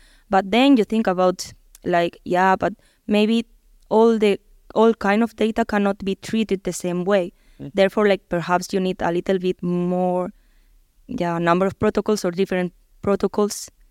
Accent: Basque Country, Spain; now in Germany; right now I work in automotive in Germany and like, I come from Basque Country.

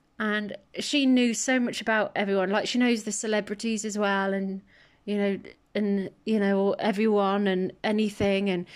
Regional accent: Midlands, United Kingdom; I'm from England, but I'm from the Midlands, right?

